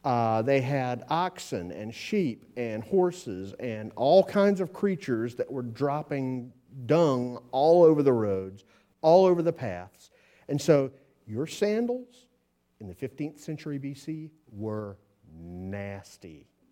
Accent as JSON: {"language": "English", "region": "the South", "country": "United States", "tie": "born or raised there", "said": "See, I grew up in the South, was raised there, lived there for many, many years"}